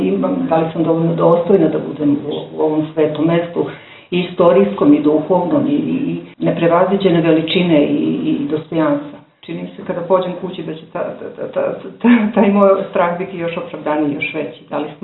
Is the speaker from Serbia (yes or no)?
yes; Užice, Šumadija and Western Serbia, Serbia; dolazim iz Užica